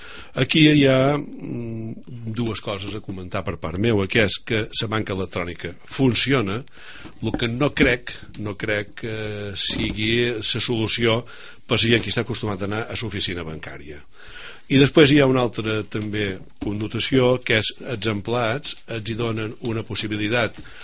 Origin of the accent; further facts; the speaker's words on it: Balearic Islands, Spain; que som de Menorca, sa roqueta.